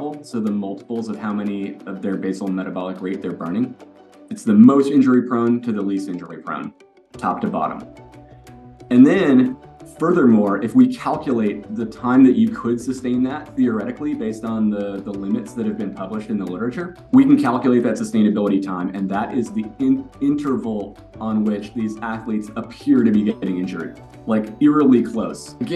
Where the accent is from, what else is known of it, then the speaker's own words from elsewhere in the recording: Virginia, United States; I'm from Virginia. I was a good high school runner there and then moved on to Stanford.